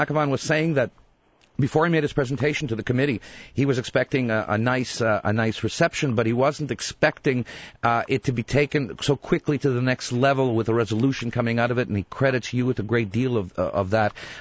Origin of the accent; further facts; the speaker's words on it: Canada; That was a very proud moment for me as a Canadian